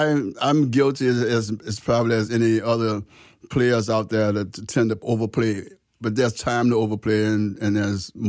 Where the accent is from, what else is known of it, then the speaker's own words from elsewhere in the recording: New Orleans, Louisiana, United States; We grew up in the Third Ward, which was two blocks from Paris Prison on Gravier Street.